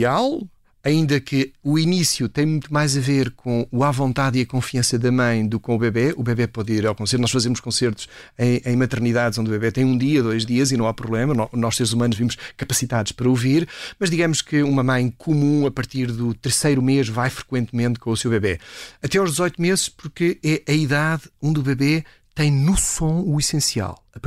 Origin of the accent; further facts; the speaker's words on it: Pozos, Leiria, Portugal; Pozos, é uma pequenina aldeia ao lado de Leiria.